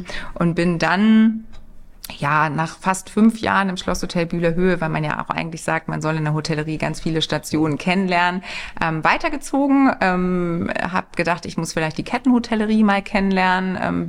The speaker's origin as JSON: {"language": "German", "region": "Lower Saxony", "country": "Germany", "tie": "born or raised there", "said": "ich bin im Grunde aufgewachsen in der Lüneburger Heide, in einer großen Familie. Ich habe noch 3 Geschwister"}